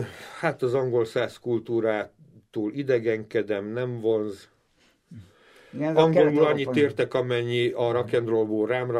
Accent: Slovakia; Tehát az anyanyelven persze, hogy magyar, meg a nemzetiségem magyar. De én, mivel Csehszlovákiában nőttem föl, én pont annyira otthon vagyok mai napig a szlovák és a cseh kultúrában is, mint a magyarban. Tehát én szlovákul csehül mai napig olvasok.

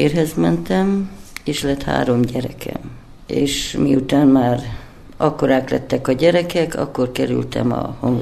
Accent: Hajdúböszörmény, Hajdú-Bihar, Hungary; born there; Én Hajdúbiharba születtem, Hajdúböszörménybe

